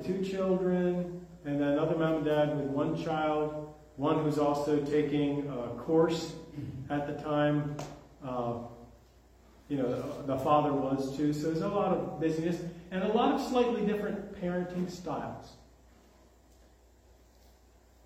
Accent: Pennsylvania, United States; now in ?; Can't you see I'm from Pennsylvania? I'm not normal. I'm not a local here.

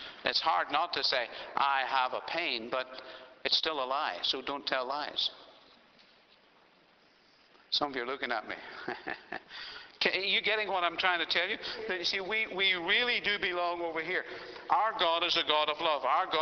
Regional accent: Ireland; now in Australia; When we came here, we had to make a choice. Are we going to remain as Irish people? Praise the Lord for all the Irish people. Or do we become Australian citizens? So we chose to become Australian citizens.

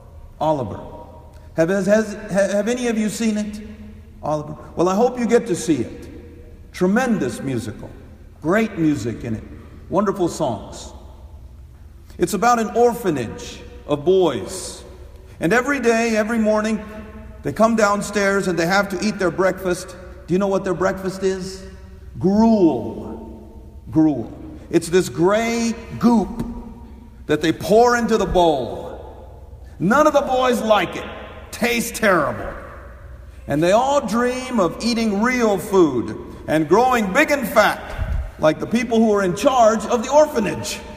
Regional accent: India; If you are an Indian, if you're an Indian like me, I'm from India, means I'm an Indian.

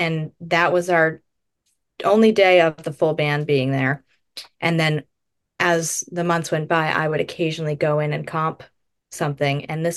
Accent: Massachusetts, United States; going to the beach because I'm from Cape Cod.

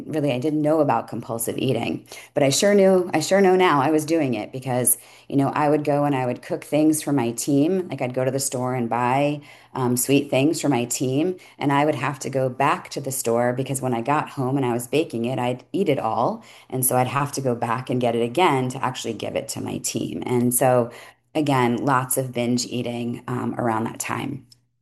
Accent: New York, United States; I'm an East Coast kid. I grew up in New York.

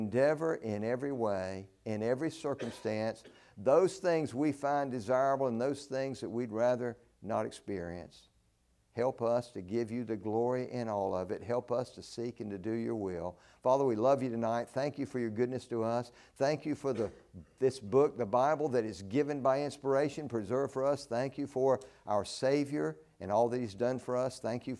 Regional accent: Spring Lake, North Carolina, United States; I grew up in Spring Lake, North Carolina.

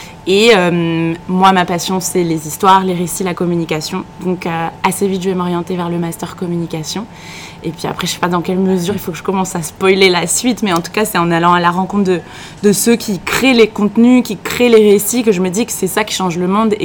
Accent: Segré, Pays de la Loire, France; now in Paris, France; même si j'adore la région Île-de-France et que je vis aujourd'hui à Paris, moi je suis originaire des Pays de la Loire, une petite ville dans le Maine-et-Loire qui s'appelle Segré, une sous-préfecture.

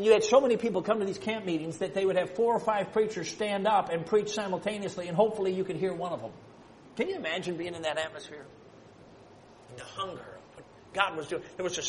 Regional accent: Chicago, Illinois, United States; now in Michigan, United States; I'm from Chicago. Not now, I'm from Michigan, but I grew up in Chicago.

